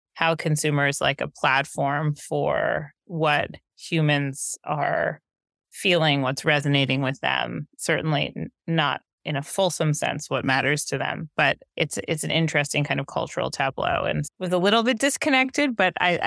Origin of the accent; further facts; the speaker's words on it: Connecticut, United States; I grew up rather uninterestingly in Connecticut in the suburbs of New York City.